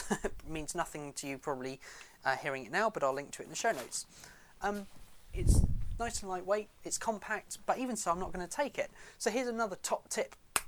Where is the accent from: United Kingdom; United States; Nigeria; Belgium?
United Kingdom; What can I say? I'm British.